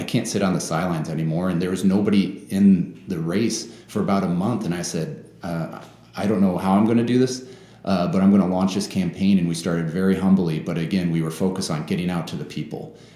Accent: Sioux City, Iowa, United States; Now, I was raised in Sioux City, and the farm's 4 hours away

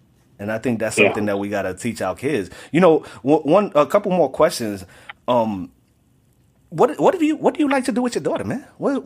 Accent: Bronx, New York, United States; I'm from the Bronx.

